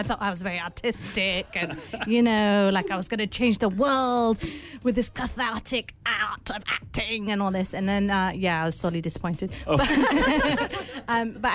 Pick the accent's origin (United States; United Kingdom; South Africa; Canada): United Kingdom; England; also born or lived in Malaysia; my mum is Malaysian. My mum's Malay. My dad's English. I was born in England, but I did grow up some of my childhood in Malaysia.